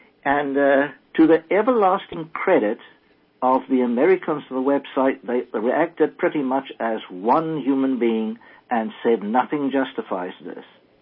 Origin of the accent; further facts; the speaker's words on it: South Africa; moved away as an adult; now in Canada; Yes, I was born in South Africa. Yes, I grew up there, left there at the age of 47, settled in Canada